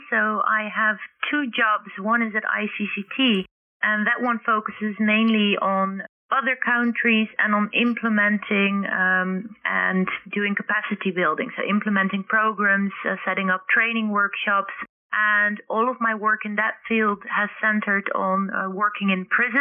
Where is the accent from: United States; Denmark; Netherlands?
Netherlands; English is a second language; anything but my home country in the Netherlands